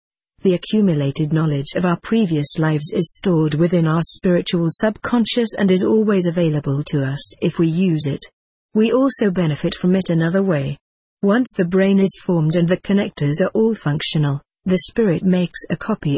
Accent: Wichita, Kansas, United States; I was raised in the Episcopal Church in the Midwestern town of Wichita, Kansas, and was considered a Christian, just like everyone else there.

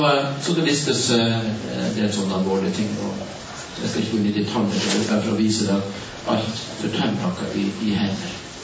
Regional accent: Iceland; now in Norway; Jeg er så fra Island.

